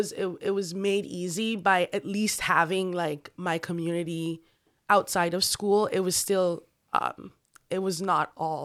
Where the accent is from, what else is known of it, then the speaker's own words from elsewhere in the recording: Sierra Leone; also born or lived in Maryland, United States; now in Rochester, United States; I spent most of my years being in America once I came from Sierra Leone in Maryland. And then I moved here.